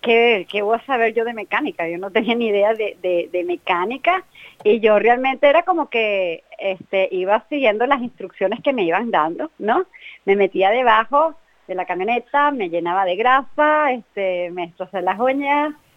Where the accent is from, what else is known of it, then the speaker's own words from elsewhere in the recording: Venezuela; now in Australia; yo soy de Venezuela, mucho tiempo yendo por Estados Unidos, mi familia está allá